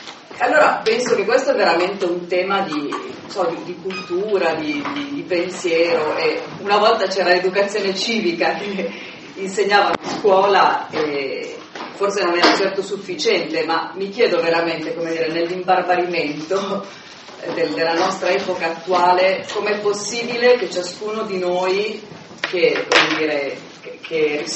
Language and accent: Italian; Milan, Lombardy, Italy; sono di Milano